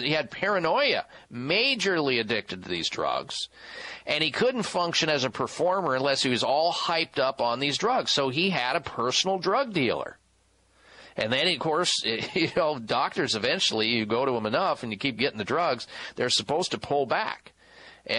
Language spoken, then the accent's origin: English; Illinois, United States; My wife was born there. I'm from the Midwest. Grew up about 5 miles from this hospital. Know it really well, that area.